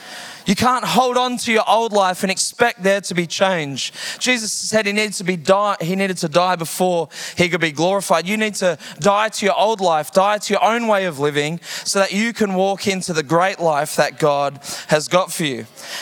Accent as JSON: {"language": "English", "town": "Heathridge", "region": "Western Australia", "country": "Australia", "tie": "born or raised there", "also_born_or_lived": "Joondalup", "said": "I grew up in Heathridge, just the suburb down, 6027. That's my... I was born in Joondalup Hospital when it was called Wanneroo Hospital."}